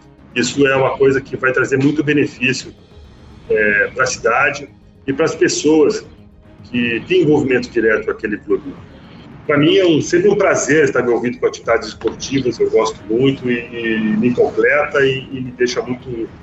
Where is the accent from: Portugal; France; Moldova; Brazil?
Brazil; Santa Maria, Rio Grande do Sul; Aí eu falo, eu sou de Santa Maria